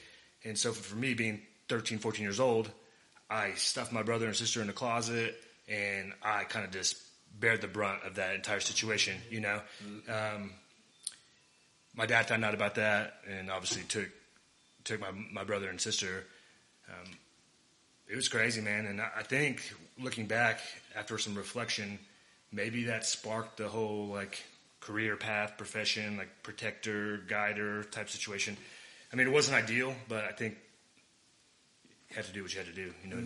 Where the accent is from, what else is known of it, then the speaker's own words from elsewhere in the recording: Broken Arrow, Oklahoma, United States; also born or lived in McAllen, Texas / Houston, Texas; So I was born in McAllen, Texas. Came here with my parents probably whenever I was three or four. Here is Broken Arrow. Went to school mostly in BA.